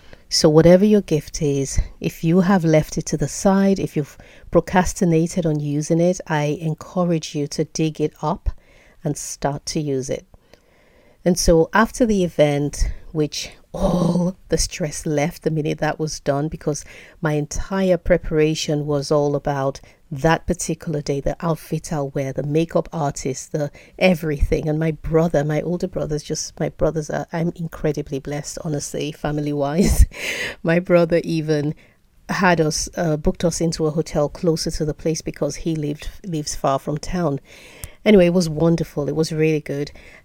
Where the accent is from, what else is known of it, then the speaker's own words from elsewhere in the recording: Nigeria; I'm Nigerian and I grew up in Nigeria.